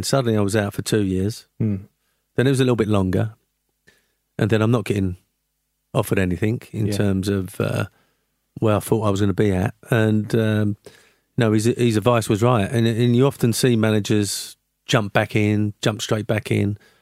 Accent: Canning Town, London, United Kingdom; also born or lived in Forest Gate; I was born in Forest Gate, brought up in Canning Town, West Ham boy.

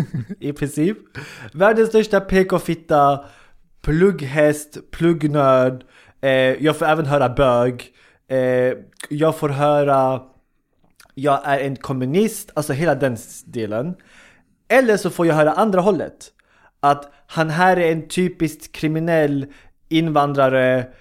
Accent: Sweden; born there; jag kommer från en, jag är född i Sverige, min familj eller min syskon allihopa födda i Sverige, jag kommer från invandrarbakgrund.

